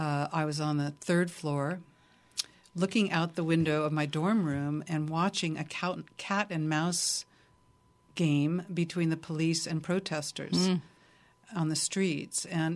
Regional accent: Santa Barbara, California, United States; growing up in Santa Barbara. And I have some girlfriends that I grew up with.

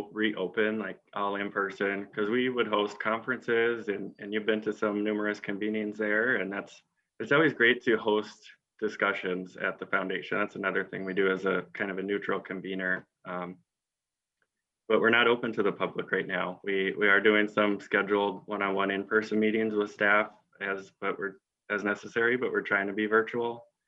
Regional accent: Bemidji, Minnesota, United States; Well, I grew up in Bemidji, playing hockey and soccer and baseball and traveling all over, you know, hibbing and up on the range and all over the region.

